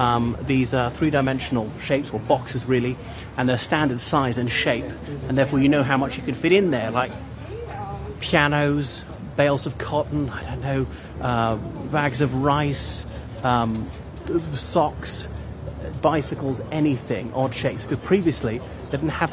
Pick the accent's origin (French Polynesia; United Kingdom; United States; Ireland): Ireland; from Ireland, and here I am by old Father Thames.